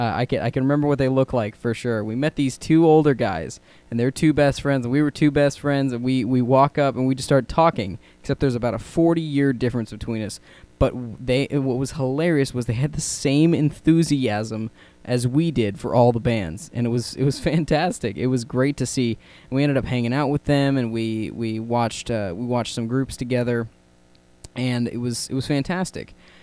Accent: Sacramento, California, United States; we're from Sacramento, so it's only a 2.5-hour drive, but we had no idea what we're doing.

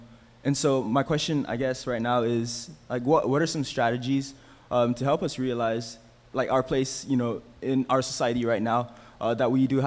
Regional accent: Northern Mariana Islands

